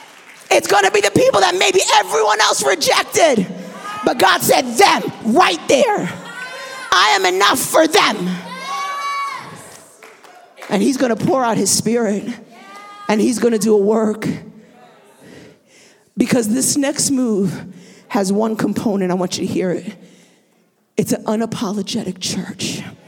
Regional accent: New York, United States; I said, girl, I'm from New York.

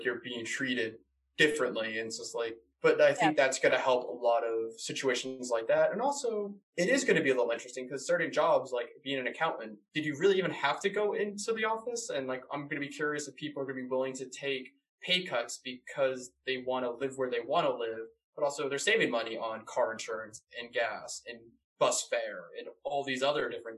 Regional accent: Boston, Massachusetts, United States; now in Glasgow, United Kingdom; because you're in Boston right now, I'm in Glasgow, even though it's my hometown is Boston.

